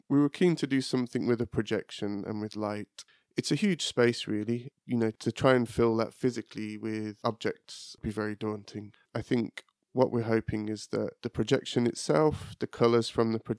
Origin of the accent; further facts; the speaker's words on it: Birmingham, West Midlands, United Kingdom; I grew up in Birmingham, grew up in Chelmsley Wood, and then moved to King's Heath as a kid. Yeah, I kind of lived in other places, but seem to always gravitate back to Birmingham.